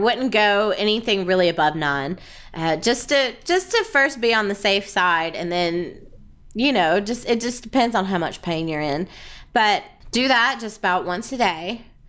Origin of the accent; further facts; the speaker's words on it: the South, United States; Because I'm from the South, and I just, anytime that I get to use molasses